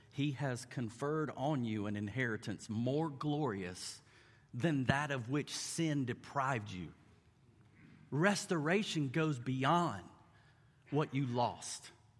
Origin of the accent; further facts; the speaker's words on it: Georgia, United States; this is how I say it because I'm from South Georgia.